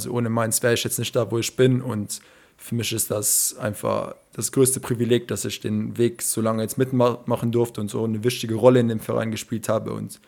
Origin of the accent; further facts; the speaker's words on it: Luxembourg; first language Serbian; German is a second language; ich bin halt in Luxemburg geboren. Mit meiner Schwester und zwei anderen Brüdern sind wir halt in Luxemburg aufgewachsen, aber natürlich zu Hause halt Serbisch gesprochen, auch immer Sommerferien, immer in Serbien oder in Griechenland mit dem Rest der serbischen Familie immer verbracht.